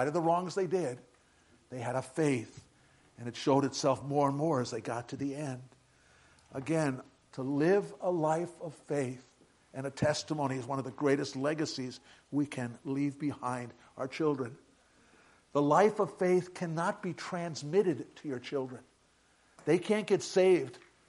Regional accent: New York City, New York, United States; born there; Remember, I was born in Bay Ridge, Brooklyn, which was a Norwegian ghetto. If you spoke English, you were the foreigner on the streets of Bay Ridge back then.

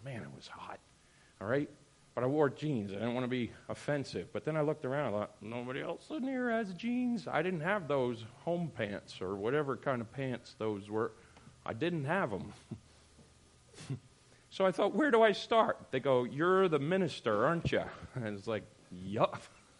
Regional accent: New Hampshire, United States; I told one of you again about when growing up in New Hampshire, and Dad will be glad to talk about that all day long

